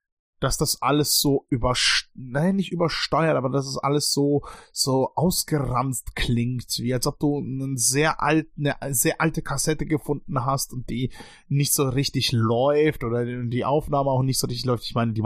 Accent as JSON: {"language": "German", "region": "Moscow", "country": "Russia", "said": "ich komme aus Moskau"}